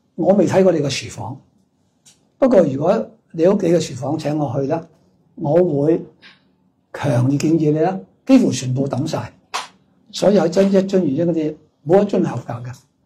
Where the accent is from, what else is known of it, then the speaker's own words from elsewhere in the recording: Hong Kong; 我系香港人，我中意食鸡蛋仔